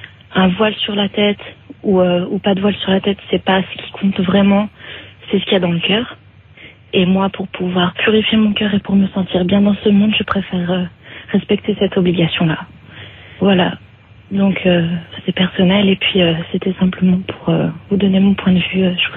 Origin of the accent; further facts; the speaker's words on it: France; je suis française, née de parents français. J'ai grandi en France dans la religion catholique, et puis je me suis posé plein de questions à l'adolescence, et je suis devenue athée.